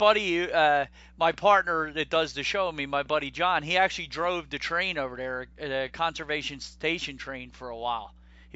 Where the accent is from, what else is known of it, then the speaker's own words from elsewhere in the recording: Williamstown, New Jersey, United States; I'm from up in the Williamstown area up between Atlantic City and Philly.